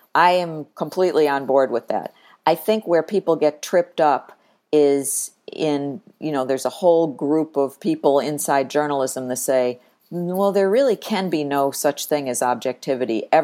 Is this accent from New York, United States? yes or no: yes; Buffalo, New York, United States; it was my hometown, and I got to lead a newsroom of 200 people and do some really, really important work for the region and the community. So I always think of that as the most important honor of my career. But I was lucky enough to go from Buffalo